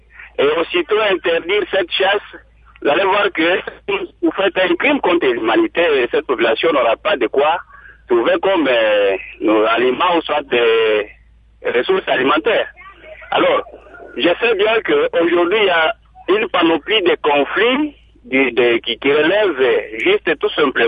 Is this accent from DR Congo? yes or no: yes; Maniema, DR Congo; nous sommes ici chez nous au Maniema où il y a le parc de l'Omami